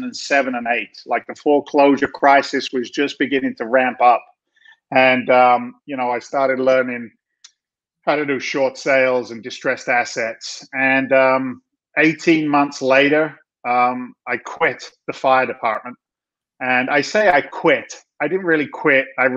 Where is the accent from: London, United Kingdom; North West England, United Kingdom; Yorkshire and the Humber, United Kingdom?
London, United Kingdom; now in United States; I'm actually an immigrant to the United States of America. Don't tell anybody. It's a secret. I came from London, England back in 1986, became a naturalized citizen